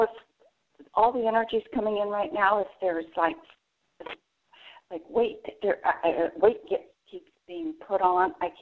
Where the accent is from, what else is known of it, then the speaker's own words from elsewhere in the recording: Hawaii, United States; I'm from Hawaii.